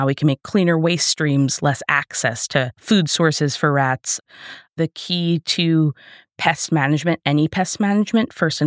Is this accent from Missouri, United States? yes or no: no; New York, United States; It is true. I grew up in a house that was abutting railroad tracks.